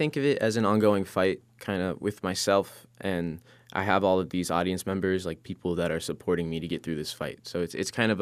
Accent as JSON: {"language": "English", "town": "Bradenton", "region": "Florida", "country": "United States", "tie": "born or raised there", "said": "Is my hometown actually. I'm from Bradenton, Florida."}